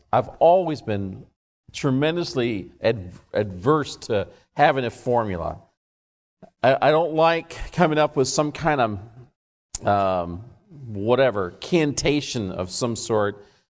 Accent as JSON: {"language": "English", "region": "Scotland", "country": "United Kingdom", "said": "I'm Scottish, so I understand that."}